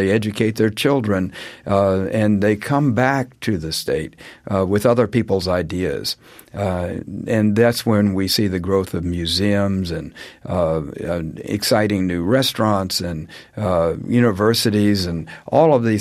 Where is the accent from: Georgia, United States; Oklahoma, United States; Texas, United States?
Texas, United States; I was a city boy, but I used to go riding out at the stables out by the pyramids, and they found out I was from Texas